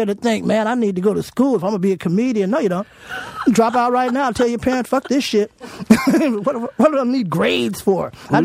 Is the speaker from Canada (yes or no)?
no; Los Angeles, California, United States; born there; Yeah, originally. Oh, really? I was born in L.A.